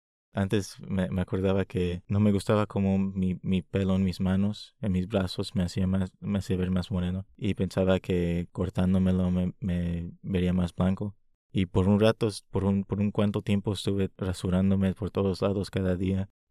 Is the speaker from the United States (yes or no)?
yes; Chicago, Illinois, United States; Yo crecí en Chicago. Crecí una vez en una vecindad que alguna vez había mucho hispano. Sobre tiempo, esa vecindad se puso como un poco más gentrificada.